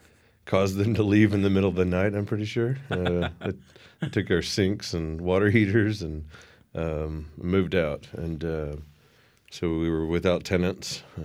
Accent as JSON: {"language": "English", "town": "Waco", "region": "Texas", "country": "United States", "tie": "born or raised there", "also_born_or_lived": "Longview", "said": "And I was born here, lived the first 4 years of my life here, moved to Longview, Texas, and then somehow we all returned back to Waco"}